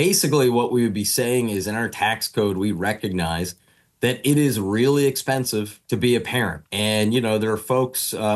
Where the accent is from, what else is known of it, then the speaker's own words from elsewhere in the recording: Philadelphia, Pennsylvania, United States; my goodness, I never thought as a kid born and raised in Philadelphia that I would see the Vine Street Expressway filled with 15 feet of water